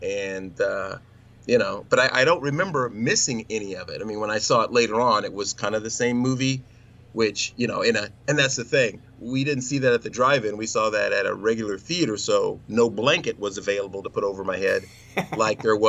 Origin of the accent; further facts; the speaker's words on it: Midwest, United States; But I was raised in the Midwest. We had a drive-in.